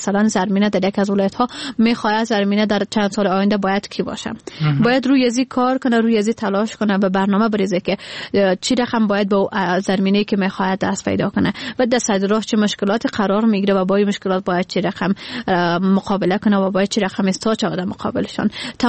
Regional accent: Badakhshan, Afghanistan; now in Kabul, Afghanistan

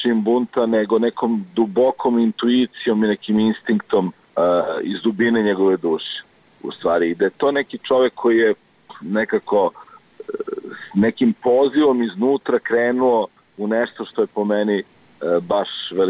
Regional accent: Belgrade, Serbia; ja sam rođen u Beogradu i odrastao u Beogradu.

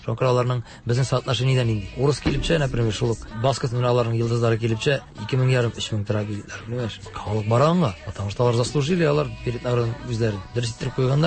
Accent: Tatarstan, Russia; Бар, татар егете дип тә әйтеп куям да, мин татар егете диям. Урыслар белән аралашканда да, мин даже әйтеп куям, әйтәм, из Татарстана

